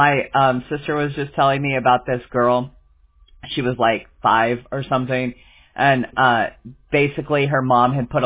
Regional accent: California, United States; born there; You know, I was born in California, and we started learning computers when I was like in third grade.

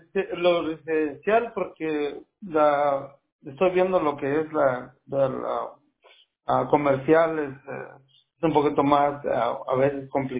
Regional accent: Guatemala; Soy de Guatemala.

